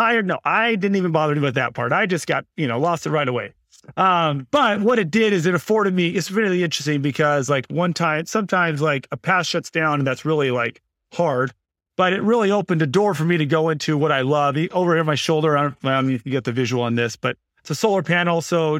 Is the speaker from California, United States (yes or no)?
no; Arizona, United States; But I grew up here in Arizona. I come from a really big family, like number nine of 11 kids.